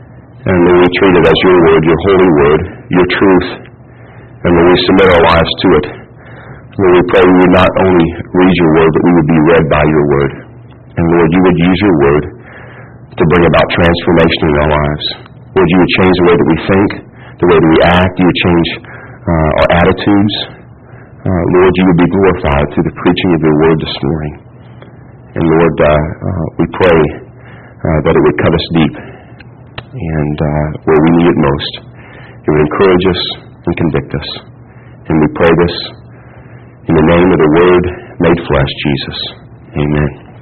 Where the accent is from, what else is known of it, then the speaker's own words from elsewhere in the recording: Kentucky, United States; if you don't know, I'm from Kentucky